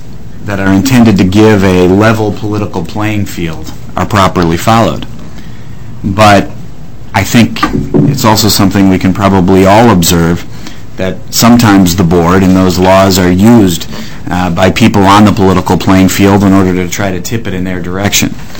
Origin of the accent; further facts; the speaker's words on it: St. Paul, Minnesota, United States; also born or lived in Edina; I'm a lawyer in Minneapolis. I was born in St. Paul, grew up half in St. Paul and half in Edina, graduate of the University of Wisconsin at Madison and the University of Minnesota Law School.